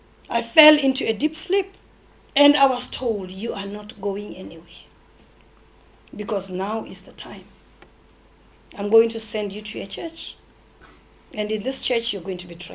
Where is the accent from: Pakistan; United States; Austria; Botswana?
Botswana; first language Kalanga; English is a second language; I have my mother tongue, which is Kalanga. I have our national language, which is Setswana. We are from Botswana, national language is Setswana. And then we have English.